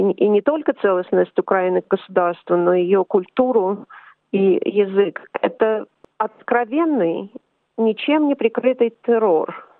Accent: Moscow, Russia; moved away as an adult; now in Canberra, Australia; Я родилась и выросла в Москве, училась в Московском государственном университете. Сюда, в Австралию, приехала в аспирантуру, учиться в аспирантуре в 1996 году.

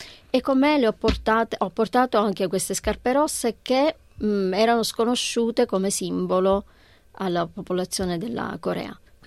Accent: Sicily, Italy; moved away; quella che io vivo nel vivere lontano dalla mia terra, ma anche la passionalità che è tipica dei siciliani. Essere siciliano, noi siamo temprati, perché abitare in un'isola, quest'isola ti isola

